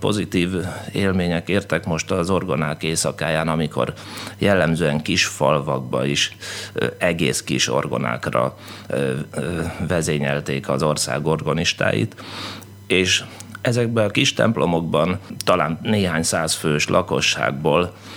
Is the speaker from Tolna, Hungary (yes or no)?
yes; Szekszárd, Tolna, Hungary; born there; Hát én szekszárdi születésű vagyok, és 1989 őszétől én folyamatosan itt élek és itt dolgozom.